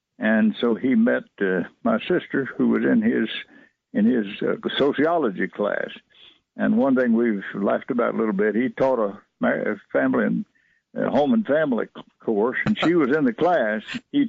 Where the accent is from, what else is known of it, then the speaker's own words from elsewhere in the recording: Athens, Alabama, United States; Total, we've been here three times, but Athens is always going to be my hometown. If you ask me where my hometown is, it has to be Athens. And I expect to be buried there, the Lord willing.